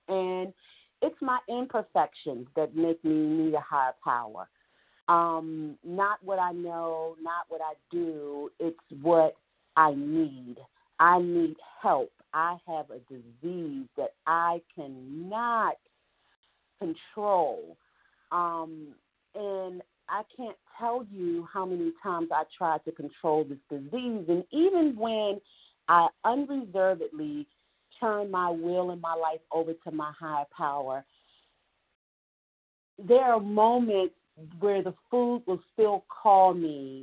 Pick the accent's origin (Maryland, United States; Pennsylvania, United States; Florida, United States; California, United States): California, United States; I'm from Southern California.